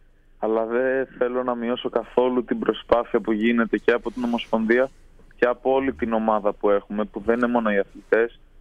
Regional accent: Athens, Attica, Greece; Καταγωγή έχω από τον Πτελεό Μαγνησίας. Γεννήθηκα και μεγάλωσα στην Αθήνα, αλλά το Πτελεό ή Φτελιό, έτσι όπως το λέμε εμείς οι Φτελιανοί, νιώθω σαν τόπο μου.

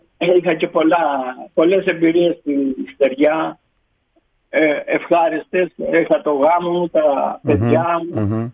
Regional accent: Greece; ήταν μια πολύ ωραία επαφή με την Ελλάδα, με την πατρίδα μου.

